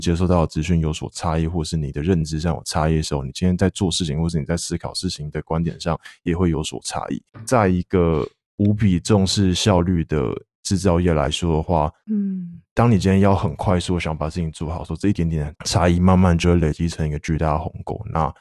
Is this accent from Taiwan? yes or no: yes; Taiwan; now in United States; 我的单位只有我一个台湾人